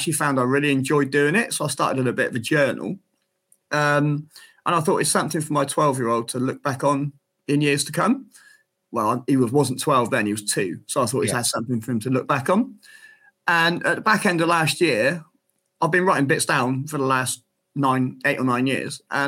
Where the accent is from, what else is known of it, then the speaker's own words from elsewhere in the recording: Frome, South West England, United Kingdom; I started playing cricket when I was six, back in my hometown club called Froome Town Cricket Club in Somerset.